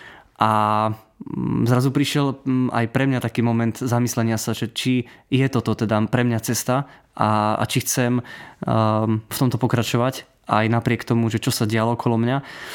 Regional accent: Žilina, Žilina Region, Slovakia; Začínali sme v Žiline, keďže pochádzam odtiaľto zo Žiliny. Tu som hrával v MŠK Žilina dlhé roky.

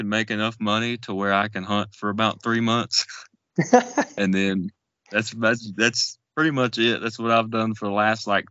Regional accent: Virginia, United States; Well, I'm from the Appalachian Mountains of Virginia.

